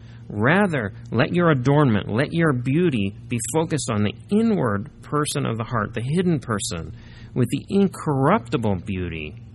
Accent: Midwest, United States; I'm from the Midwest.

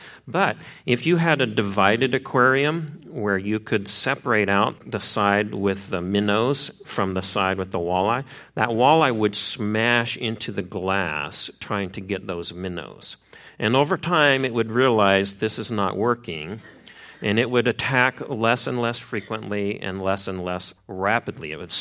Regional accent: Midwest, United States; I grew up in the Midwest, and in the upper Midwest, there's a kind of a fish called a walleye pike.

